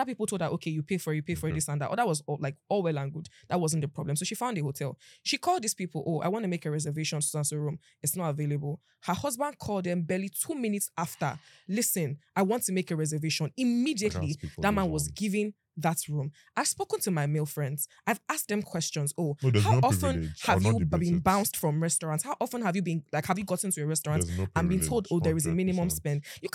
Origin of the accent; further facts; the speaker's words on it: Nigeria; But me as a Nigerian woman, let me wear ripped jeans and you're sending me from your establishment.